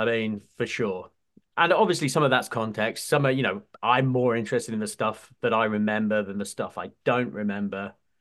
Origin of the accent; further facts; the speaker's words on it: England, United Kingdom; this might have stuck out more to me as an English person